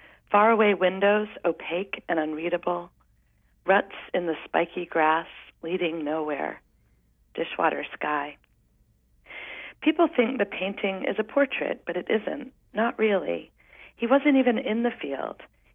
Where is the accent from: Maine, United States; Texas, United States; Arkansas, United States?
Maine, United States; also born or lived in England; I grew up in Maine. Well, to begin at the beginning, I was born in England. My parents are Southern. My sister and I were born and raised in England until the age of six, until I was six. Then when we moved to Maine